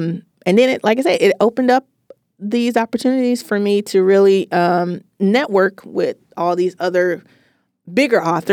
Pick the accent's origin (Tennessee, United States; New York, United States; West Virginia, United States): Tennessee, United States; Memphis; 304 is the street that I grew up on in Memphis, Tennessee.